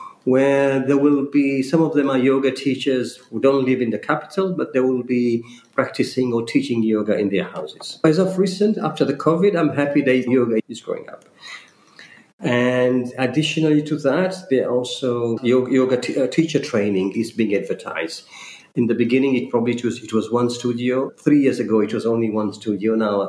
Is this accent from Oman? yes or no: yes; Oman; And I say, I'm from Oman. Oh, where is Oman? I have to always explain. We are in the Gulf, but we're in the southern Gulf. So on our north side, we are bordering UAE.